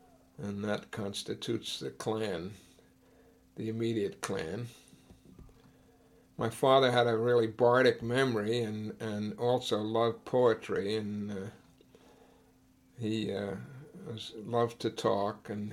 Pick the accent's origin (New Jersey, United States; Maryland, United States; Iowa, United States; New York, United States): New York, United States; Hastings-on-Hudson; born there; I was born in Hastings-on-Hudson, New York, on March 7th in 1925. I was born in the section of the town called Uniontown. I was born at home.